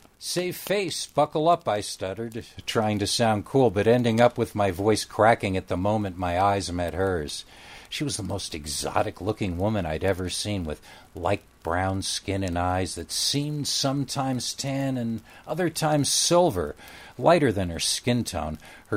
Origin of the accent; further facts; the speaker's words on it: Whitehall, New York, United States; in northern New York State, up in the famous Whitehall area, and Bigfoot is not a joke to people in my hometown.